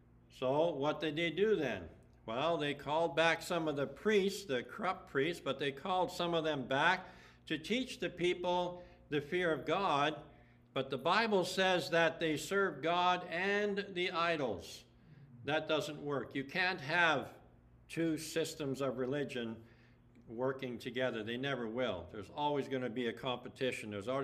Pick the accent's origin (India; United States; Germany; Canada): Canada; I'm a Canadian, and I want to defend Canada.